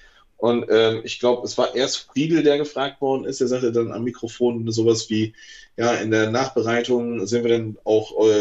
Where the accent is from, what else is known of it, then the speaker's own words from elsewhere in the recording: Augsburg, Bavaria, Germany; Als Augsburger